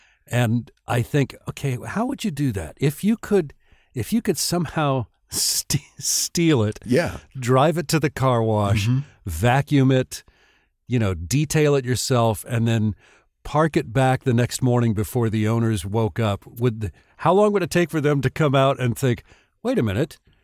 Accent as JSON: {"language": "English", "town": "Tucson", "region": "Arizona", "country": "United States", "tie": "born or raised there", "said": "Who among us growing up in Tucson didn't learn how to get that Impala out of your neighbor's garage?"}